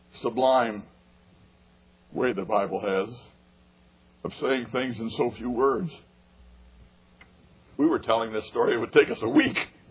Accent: Wisconsin, United States; now in South Carolina, United States; I was raised in Wisconsin, but I'm a libertine as far as Wisconsin's concerned. I have a South Carolina driver's license.

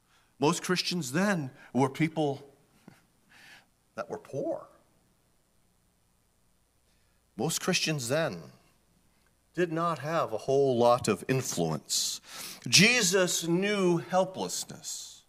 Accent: New Hampshire, United States; moved away; My brothers, of course, remain probably 20 miles from where we grew up in New Hampshire. I'm the crazy one who moved away because of the call of the gospel.

